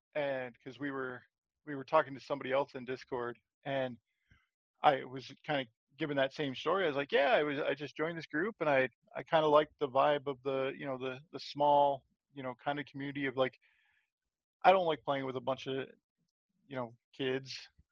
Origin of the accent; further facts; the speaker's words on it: Michigan, United States; because originally I'm from Michigan, so I'm a huge Detroit Lions fan.